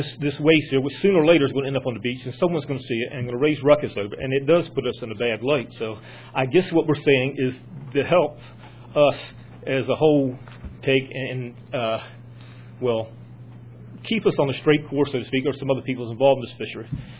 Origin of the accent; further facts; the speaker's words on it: Chincoteague, Virginia, United States; I'm from the Eastern Shore of Virginia also, Chincoteague to be exact.